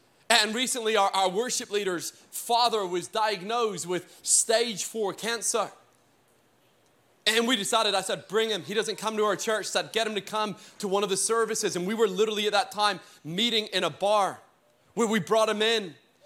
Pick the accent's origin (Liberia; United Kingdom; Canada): United Kingdom; Scotland; now in Texas, United States; But all joking aside, from Scotland, and then we moved to Texas.